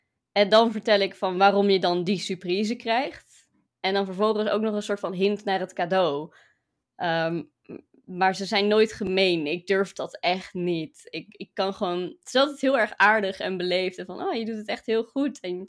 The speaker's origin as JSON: {"language": "Dutch", "town": "Leiden", "region": "South Holland", "country": "Netherlands", "accent": "Leiden", "said": "Mijn super Leidse accent."}